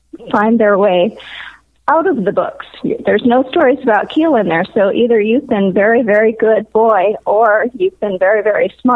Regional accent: Los Angeles, California, United States; interesting childhood growing up in Los Angeles in the San Fernando Valley. I had ponies in the backyard

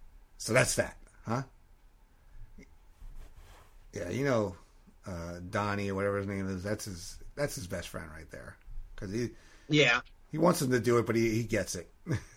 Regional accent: New York, United States; Yeah, it's a big thing here in New York. Well, when I grew up in New York, yeah. There are diners in every town, several in some.

